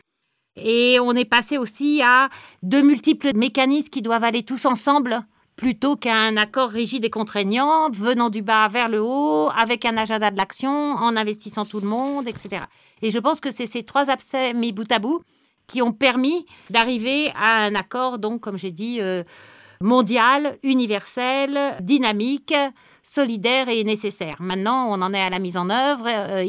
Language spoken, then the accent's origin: French; France; Et donc, en tant que française et francophone, je pense que l'esprit de Paris a tout bénéfice à pouvoir aussi discuter en français.